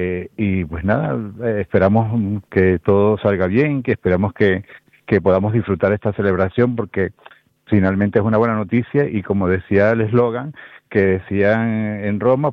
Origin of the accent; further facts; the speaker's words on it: Venezuela; porque soy venezolano